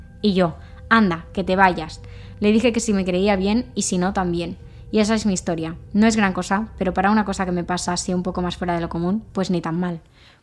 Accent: Guatemala; Yo soy del país de Guatemala. En Guatemala hay leyendas urbanas

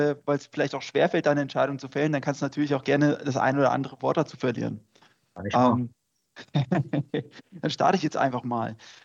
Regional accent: Hesse, Germany; born there; Wir sind ja alle gebürtige Waldhessen

